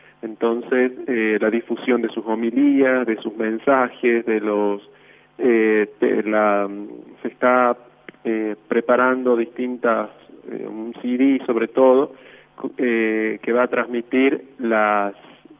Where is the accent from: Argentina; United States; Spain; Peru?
Argentina; La Rioja; Sí, soy riojano, sí.